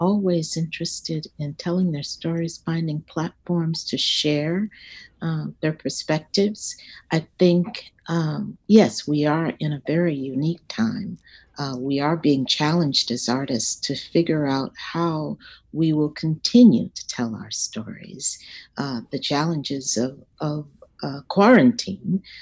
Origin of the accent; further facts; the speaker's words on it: Dallas, Texas, United States; I grew up in Dallas, Texas, south of the Trinity River in Dallas, Texas.